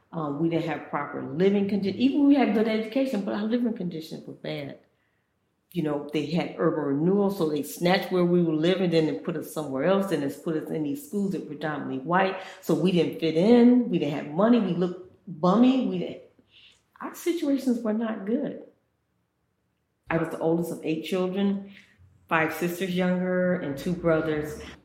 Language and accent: English; Newburgh, New York, United States; Before that, I grew up in Newburgh, New York, which is a very impoverished area.